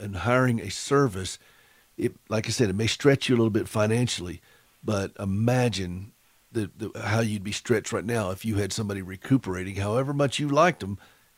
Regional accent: Anderson, South Carolina, United States; I was born and raised in Anderson.

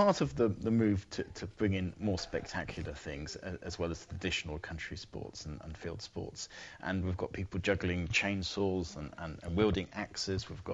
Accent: Scunthorpe, Yorkshire and the Humber, United Kingdom; born there; I was born in Scunthorpe, which is not that far away, really.

